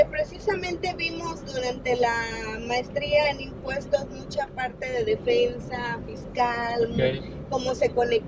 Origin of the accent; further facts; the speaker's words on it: Acayucan, Veracruz, Mexico; born there; Yo nací en Acayuca, en Veracruz.